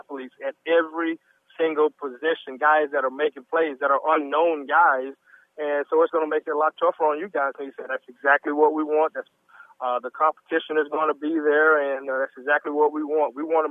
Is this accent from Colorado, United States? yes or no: no; Houston, Texas, United States; As an only child growing up in Houston and being at Oklahoma State for 4 years, you know what? I learned to take care of myself a lot on my own.